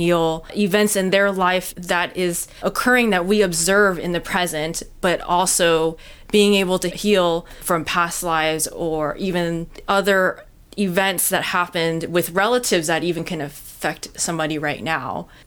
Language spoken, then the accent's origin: English; Massachusetts, United States; I was raised in Massachusetts, and there's a huge Irish population there. So in this incarnation, I'm Asian American. I'm born in the U.S.